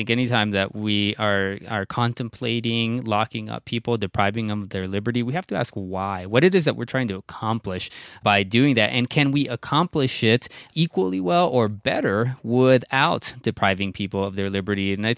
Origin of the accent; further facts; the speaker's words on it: Texas, United States; born there; he was born in Mexico, not far from where I was born in South Texas. We both went to school in South Texas public schools